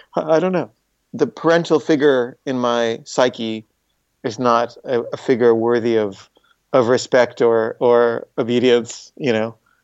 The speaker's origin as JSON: {"language": "English", "town": "Washington", "region": "District of Columbia", "country": "United States", "tie": "born there", "said": "And the reason I was born in Washington, D.C. was because my father went there because of his second cousin, who was the ambassador."}